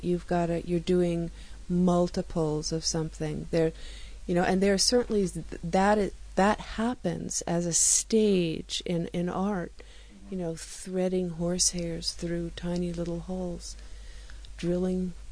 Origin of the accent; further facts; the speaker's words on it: New York City, New York, United States; And I grew up in New York City, and I just went to the most amazing school